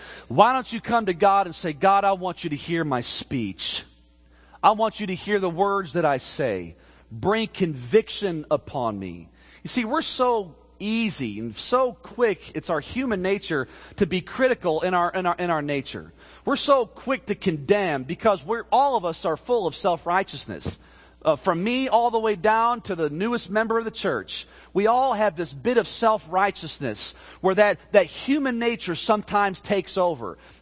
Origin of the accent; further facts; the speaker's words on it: Chicago, Illinois, United States; Growing up in Chicago, I read about the Chicago fire